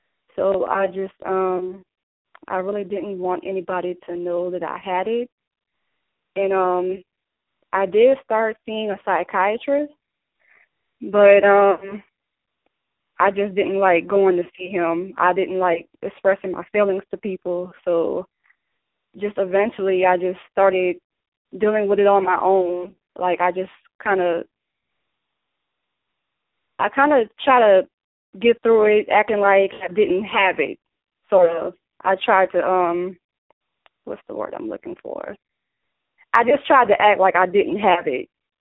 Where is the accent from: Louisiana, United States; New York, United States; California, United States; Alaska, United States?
Louisiana, United States; New Orleans; Okay, well, like you said, I am from New Orleans, Louisiana. I'm 26 years old